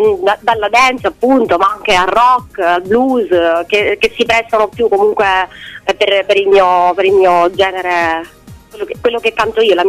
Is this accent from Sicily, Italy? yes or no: yes; Agrigento, Sicily, Italy; E poi tra l'altro io provengo da Agrigento, sono partita da Catania